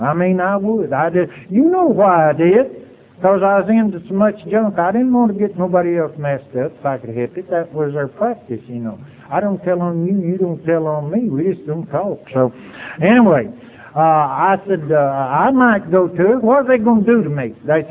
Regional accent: Athens, Tennessee, United States; I said, I'm from Athens, Tennessee, if I'm from anywhere.

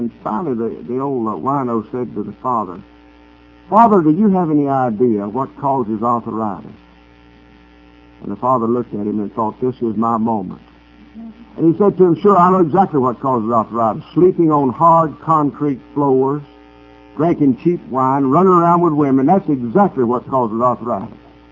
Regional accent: North Carolina, United States; I was born up in North Carolina, in a little mill town, textile village they call it today, but it was a mill town when I grew up in 1930, in the 30s and 40s.

